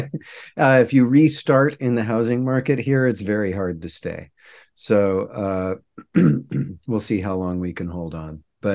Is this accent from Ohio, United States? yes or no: no; Santa Barbara, California, United States; I was born in Santa Barbara. My dad taught at the university. Mom was in like local environmental politics, and so I've been here almost 52 years.